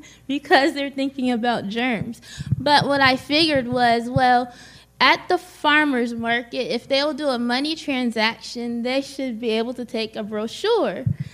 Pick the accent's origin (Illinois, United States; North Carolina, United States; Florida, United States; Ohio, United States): North Carolina, United States; Peachland; from Peachland, North Carolina. And we have a farm.